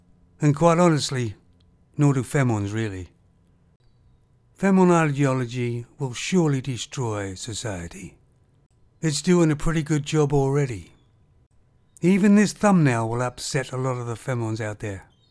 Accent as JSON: {"language": "English", "country": "Canada", "tie": "born or raised there", "also_born_or_lived": "England", "said": "I was born in Canada and grew up there a lot of the time. But I also lived in the UK, England."}